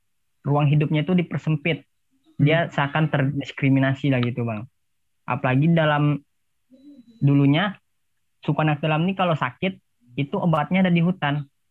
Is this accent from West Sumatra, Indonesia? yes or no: yes; Sawahlunto, West Sumatra, Indonesia; Bukan karena gue berasal dari Sawalunto